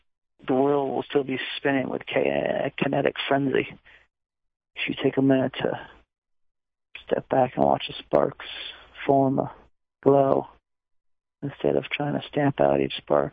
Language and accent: English; New England, United States; Like, I grew up in New England, we used to go get sugar on snow.